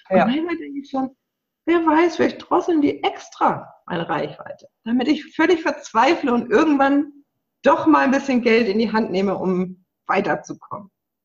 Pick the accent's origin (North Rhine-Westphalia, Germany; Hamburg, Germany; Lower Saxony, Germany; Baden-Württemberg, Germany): Hamburg, Germany; moved away as an adult; Ich bin Hamburgerin, ne, habe da meine, sag ich mal, Jugend und also bis Mitte 20, sag ich mal, da gewohnt